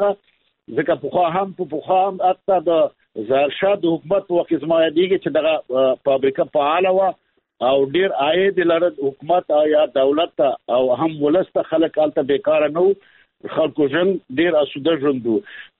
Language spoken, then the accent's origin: Pashto; Kunar, Afghanistan; البته زه خپل هم د کونړ ولایت یم. کونړ یو غرنی ولایت دی.